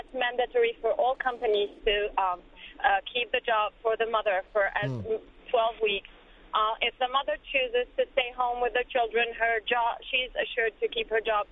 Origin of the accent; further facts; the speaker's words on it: France; English is a second language; also born or lived in Algeria; now in United States; So, in fact, I come from France, but I'm originally born in Algeria. And I went to France for graduate school. And then we moved to the U.S. when my husband got a job here.